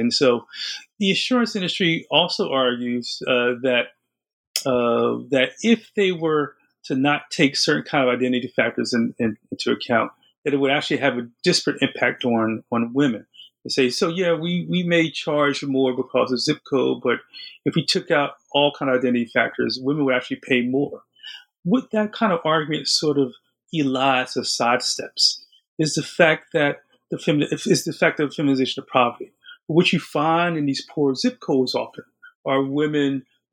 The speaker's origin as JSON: {"language": "English", "region": "New Jersey", "country": "United States", "said": "So I'm from New Jersey. My family is from New Jersey."}